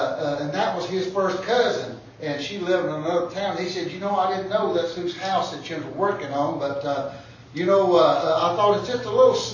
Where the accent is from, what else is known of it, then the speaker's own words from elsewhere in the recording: Tennessee, United States; And they said, where you from? I said, well, I'm from Tennessee.